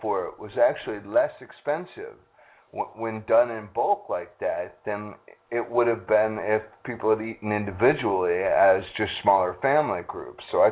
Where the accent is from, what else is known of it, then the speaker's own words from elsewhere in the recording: Ohio, United States; when I was growing up in Ohio, my mom, having just lost my father, was extremely poor, and she had 2 children.